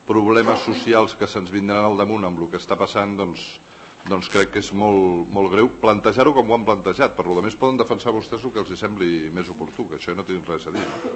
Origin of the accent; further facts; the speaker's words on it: Catalonia, Spain; Aquí nosaltres parlem en català, no sé si ho han vist. És a dir, no solament parlem en català, és que som catalans.